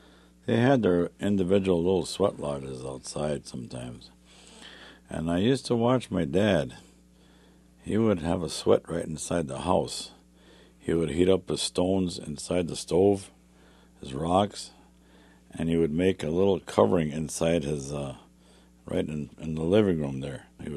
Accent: Minnesota, United States; like I grew up on the Wisconsin border on the Minnesota side, Minnesota-Wisconsin border on the Minnesota side, and a lot of our people kept heading west.

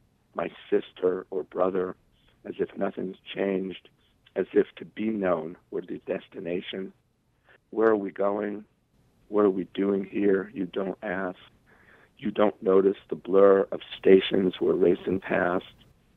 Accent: Boston, Massachusetts, United States; I grew up in Boston, and there's a subway system in Boston where it's called trolley, you know, streetcars, but they do go underground when you get into downtown Boston.

